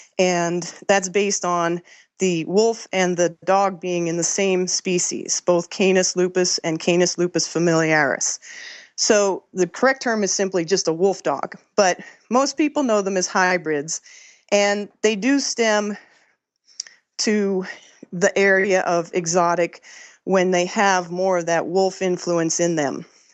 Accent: Orlando, Florida, United States; we're both from Florida, both in the Orlando area.

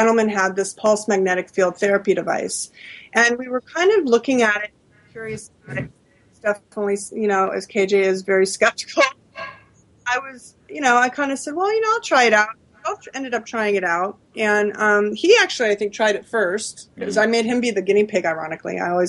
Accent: Los Angeles, California, United States; I come from Los Angeles. I'm a fourth generation Angelino on my dad's side, but, you know, I had kind of a rough childhood.

